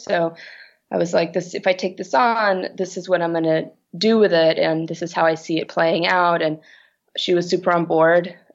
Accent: Brazil; now in New York, United States; especially growing up in Brazil

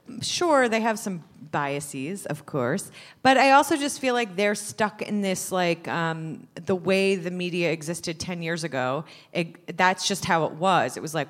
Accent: Ohio, United States; also born or lived in Iowa; You didn't know that I was from Iowa when I said it. I grew up in Ohio.

